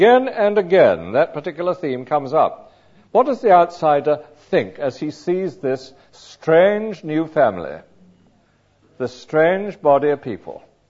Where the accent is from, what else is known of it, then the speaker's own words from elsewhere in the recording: Lewes, South East England, United Kingdom; I was brought up in Lewes, a little town in Sussex.